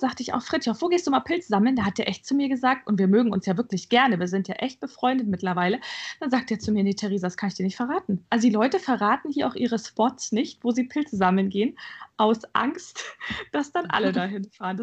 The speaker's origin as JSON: {"language": "German", "region": "Bavaria", "country": "Germany", "tie": "born or raised there", "said": "wir sind ja beide in Bayern groß geworden und für mich gehört es zu meiner Kindheit dazu"}